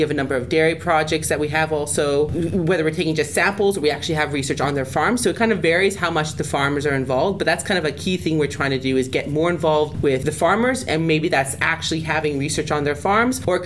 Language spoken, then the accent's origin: English; Manitoba, Canada; So, and I'm actually from the prairies. I'm from Manitoba originally.